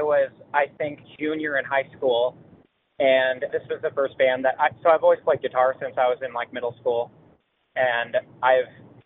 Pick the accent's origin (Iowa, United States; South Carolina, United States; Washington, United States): Iowa, United States; Panora; those were some guys from Winterset, and I'm from Panora